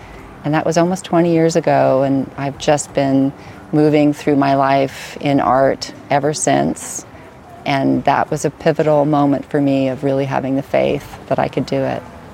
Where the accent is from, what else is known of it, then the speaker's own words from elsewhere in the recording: Big Sur, California, United States; I'm an artist from Big Sur, California.